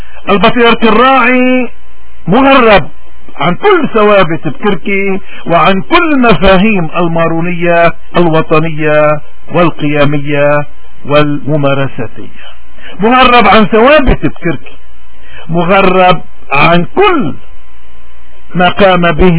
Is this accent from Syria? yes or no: no; Lebanon; واجبنا كلبنانيين عموما وكموارنا خصوصا انه نسمي الاشياء باسمائها